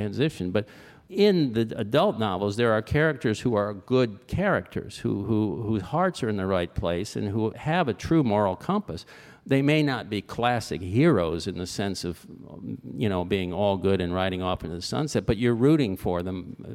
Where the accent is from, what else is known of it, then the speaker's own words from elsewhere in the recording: Fort Lauderdale, Florida, United States; I was born in Fort Lauderdale, and I grew up there, so this was in my backyard.